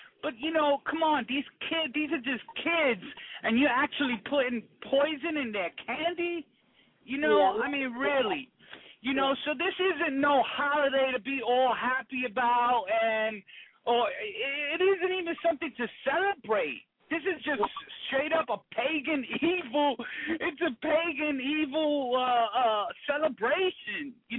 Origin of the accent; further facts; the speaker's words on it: New York, United States; now in Massachusetts, United States; I'm a New Yorker, you know. I just recently moved out to Massachusetts